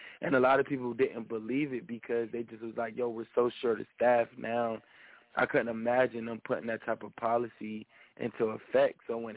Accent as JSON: {"language": "English", "town": "Trenton", "region": "New Jersey", "country": "United States", "said": "I'm from Trenton, New Jersey."}